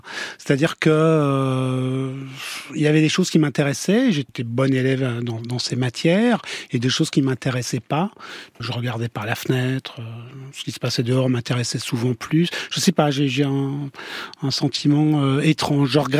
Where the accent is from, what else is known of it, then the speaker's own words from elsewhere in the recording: Wallonia, Belgium; Non, ce n'était pas Namur, c'était la campagne, c'était la province de Namur. Je suis né à Namur, mais j'ai grandi dans la campagne, quoi.